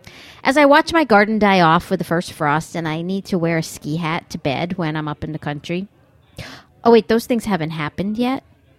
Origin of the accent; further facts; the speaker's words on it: New York, United States; I mean, I am from New York, but as we would say, that's weird.